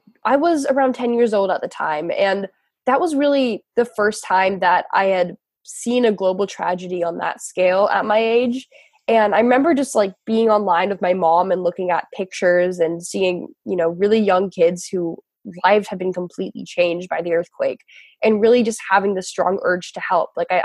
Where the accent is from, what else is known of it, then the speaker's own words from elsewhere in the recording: Los Angeles, California, United States; I grew up in Los Angeles, and I always loved having lemonade stands at the foot of my driveway.